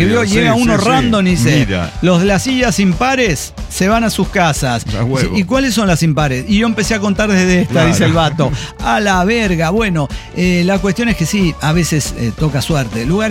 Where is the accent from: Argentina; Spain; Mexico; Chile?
Mexico; Azcapotzalco, Mexico City; de Azcapotzalco.